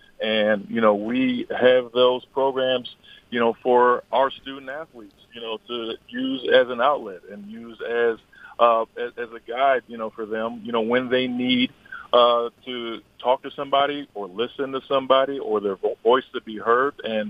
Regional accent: Buffalo, New York, United States; I grew up in Buffalo, and I moved around from the east side and the west side

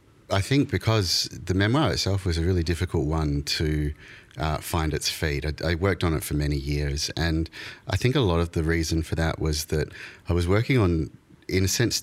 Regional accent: Perth, Western Australia, Australia; Well, we were the only mixed race kids that we knew growing up in Perth.

